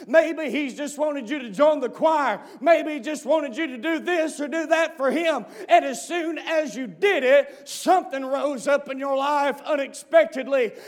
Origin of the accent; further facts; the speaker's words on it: Georgia, United States; now in South Carolina, United States; I'm from Georgia, and I'm a transplant to South Carolina, so y'all don't mind if I come up to North Carolina and preach for a minute, do you?